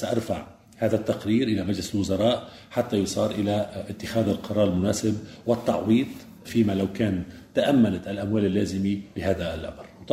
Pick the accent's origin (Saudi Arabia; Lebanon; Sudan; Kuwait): Lebanon